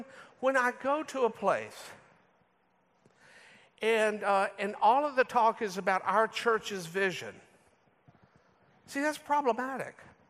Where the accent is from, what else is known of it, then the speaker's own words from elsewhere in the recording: United States; Now, I don't know why I'm talking to a bunch of folks in Britain about kingdoms as an American.